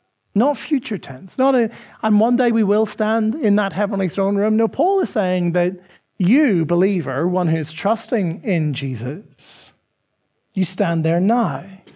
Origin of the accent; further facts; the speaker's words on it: Northern Ireland, United Kingdom; as indeed where I grew up in Northern Ireland. There was communities that were hostile to one another.